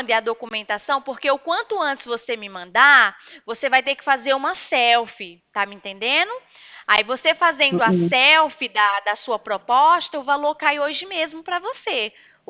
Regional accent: São João do Rio do Peixe, Paraíba, Brazil; born there; accent: Paraíba; now in Americana, Brazil; o meu sotaque é da Paraíba, né? Eu nasci, fui, nasci aí na Paraíba, em São João do Rio do Peixe.

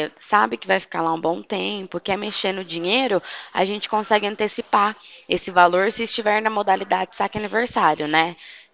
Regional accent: Pirassununga, São Paulo, Brazil; Mas eu trabalho aqui em Pirassununga. Eu sou daqui

